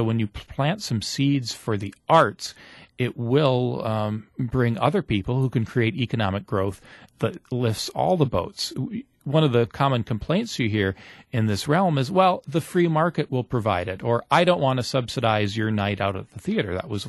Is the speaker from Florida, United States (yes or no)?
no; Dodgeville, Wisconsin, United States; They give a little bit of money to an arts organization here in Eau Claire, or say my hometown of Dodgeville, as I mentioned, or in a bigger city like Madison.